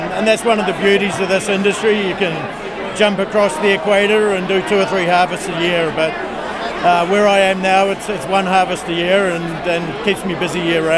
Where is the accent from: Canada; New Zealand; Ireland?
New Zealand; moved away as an adult; now in United States; I'm from New Zealand.